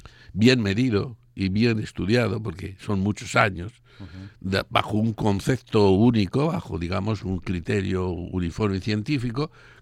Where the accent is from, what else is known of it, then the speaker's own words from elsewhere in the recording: Spain; qué listos somos los españoles